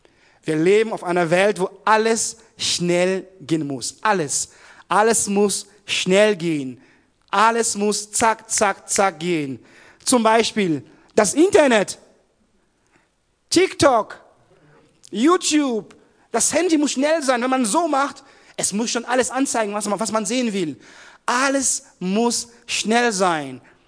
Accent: Cameroon; Ich stelle mich nochmal kurz vor. Ich komme ursprünglich aus Kamerun, wie viele von euch hier.

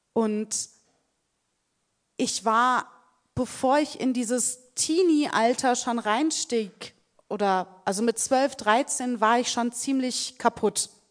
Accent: Lower Saxony, Germany; ich habe meine Jugend im Solling verbracht, das ist mit dem Harz durchaus vergleichbar, was die Temperaturen angeht und die Höhenlagen

